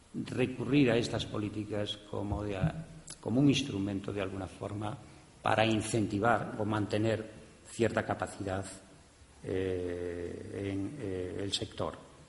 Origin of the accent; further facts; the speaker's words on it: Lugo, Galicia, Spain; Yo que soy de Lugo